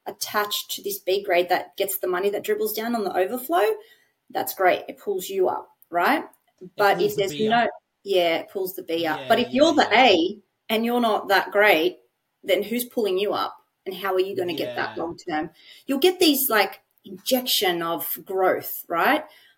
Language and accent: English; Sydney, New South Wales, Australia; like I'm from Sydney